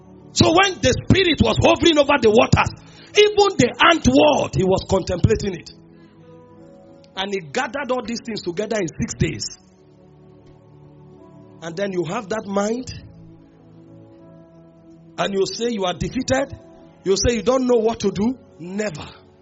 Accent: Nigeria; I'm Nigerian.

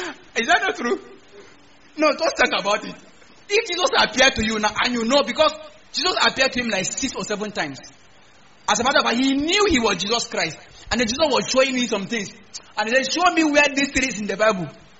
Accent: Kafanchan, Kaduna State, Nigeria; I come from Kafanchan, where there is train in Nigeria.

